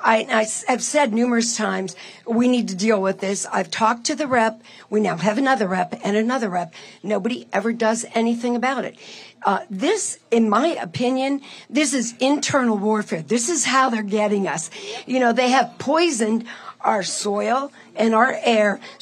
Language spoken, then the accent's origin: English; Pittsburgh, Pennsylvania, United States; I'm from Pittsburgh.